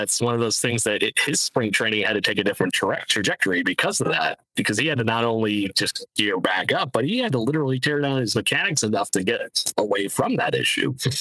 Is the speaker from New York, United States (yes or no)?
yes; Rochester, New York, United States; Now you were battling back and forth with my hometown here with the Rochester Red Wings for first place for easily the first half of the season.